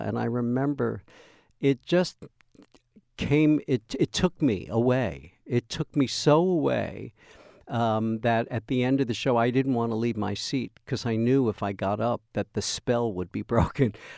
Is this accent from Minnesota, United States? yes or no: no; Deer Park, New York, United States; I was raised on in Deer Park, Long Island.